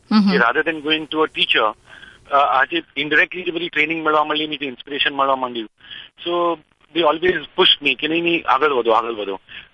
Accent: Mumbai, Maharashtra, India; પણ Born and brought up in Bombay.

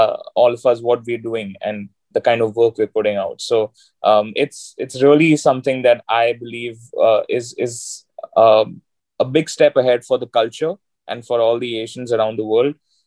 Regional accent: India; And me being an Indian singer, kind of doing something that I don't think people from our country have ever, you know, tried to do or tried to create a path like this.

